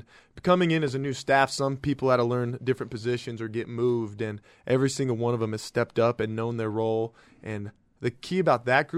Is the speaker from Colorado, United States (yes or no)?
yes; Colorado, United States; I grew up on the Eastern Plains in Colorado in a small town east of Springs.